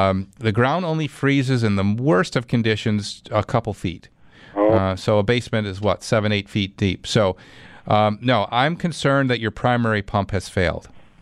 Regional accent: Clarence, New York, United States; to Clarence we go. That's my hometown.

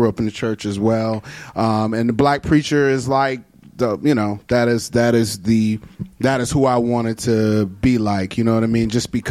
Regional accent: Detroit, Michigan, United States; and I'm also from Detroit.

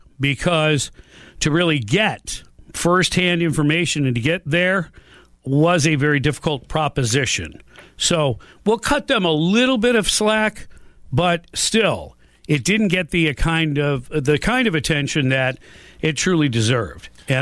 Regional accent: Louisiana, United States; I'm from Louisiana. We're prone to that.

